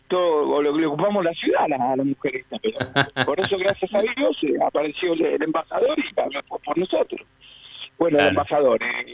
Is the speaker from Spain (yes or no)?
no; Argentina